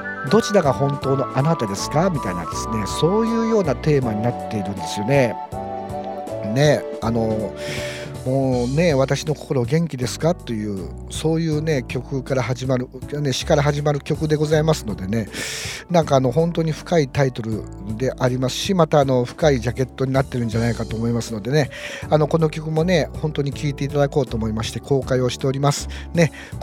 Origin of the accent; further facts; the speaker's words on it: Aichi, Japan; 谷子さんが、ね、長野県の人ですし、僕は愛知県の人なのでね